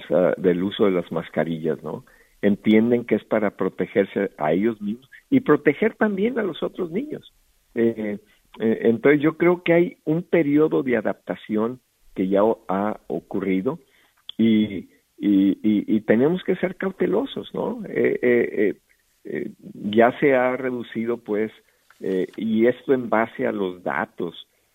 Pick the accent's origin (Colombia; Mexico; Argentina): Mexico; Guamúchil, Sinaloa; Yo vengo de Guamúchil, Sinaloa, en el estado que es agricultor, y me tocó crecer. Yo no fui trabajador del campo, pero me tocó crecer con ellos.